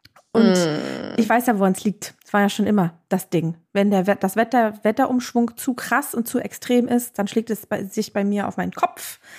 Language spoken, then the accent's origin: German; Northern Germany, Germany; Wir sind aus dem Norden.